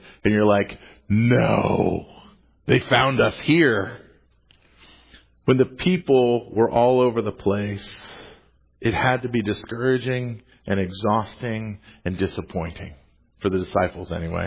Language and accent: English; Annapolis, Maryland, United States; You want to know where to get the best cup of coffee in Annapolis, you should ask me, because I'm from Annapolis